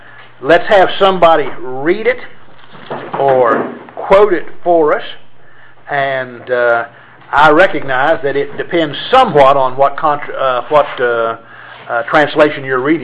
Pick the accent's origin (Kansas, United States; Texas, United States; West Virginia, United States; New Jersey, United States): West Virginia, United States; Shock; The church that I grew up in Shock, West Virginia. Don't you love that? Shock, West Virginia.